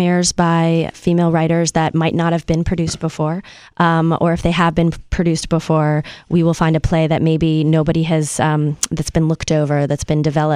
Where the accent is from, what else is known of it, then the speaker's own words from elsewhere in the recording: New York City, New York, United States; we grew up here in New York City, and that's how we got to know each other